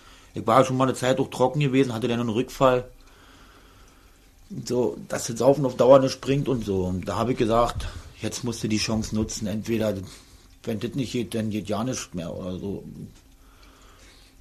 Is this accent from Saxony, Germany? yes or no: no; Brandenburg, Germany; weil ich auch auf dem Land groß geworden bin bei Potsdam und so